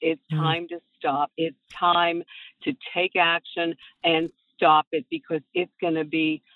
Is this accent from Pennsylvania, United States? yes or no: yes; Pittsburgh, Pennsylvania, United States; Hey, Megan, I'm from Pittsburgh, Pennsylvania. Pray for us. We need a new mayor.